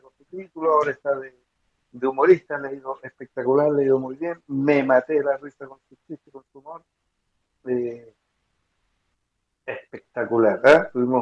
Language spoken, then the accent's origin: Spanish; Chile; porque ahí nosotros como chilenos mantenemos la calma